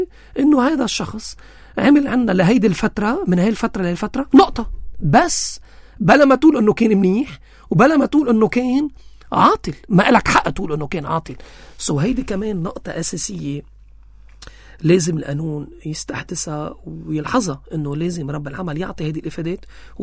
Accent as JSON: {"language": "Arabic", "country": "Syria", "said": "ايه انا سوري هون"}